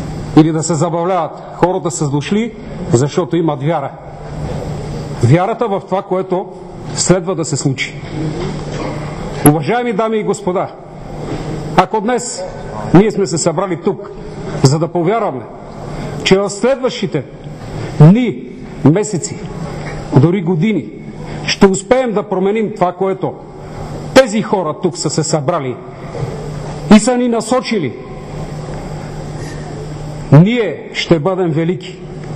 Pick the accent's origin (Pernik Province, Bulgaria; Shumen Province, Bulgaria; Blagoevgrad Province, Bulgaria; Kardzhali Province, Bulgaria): Blagoevgrad Province, Bulgaria; Blagoevgrad; Аз съм от Благоевград